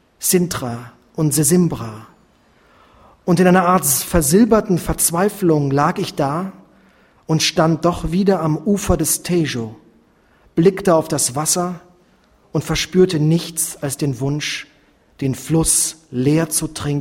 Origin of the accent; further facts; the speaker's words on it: Hamburg, Germany; und einem in meiner Heimatstadt Hamburg.